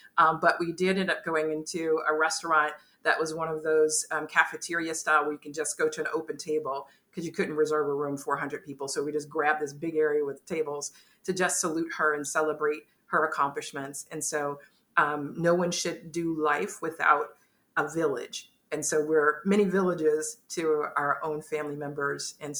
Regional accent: Dania, Florida, United States; I was born in Hollywood, Florida, but our home was in Dania, Florida. Actually, my mom is still there. And so it's right outside of Fort Lauderdale.

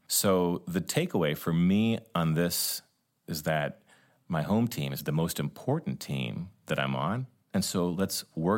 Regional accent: United States; I'm a combat veteran. I'm a Top Gun instructor. I'm a busy guy. And I'm an American male, right?

